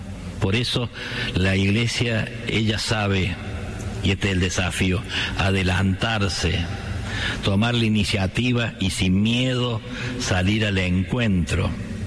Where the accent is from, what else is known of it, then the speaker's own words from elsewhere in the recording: Argentina; Como argentinos, nosotros estamos en tiempo de festejar.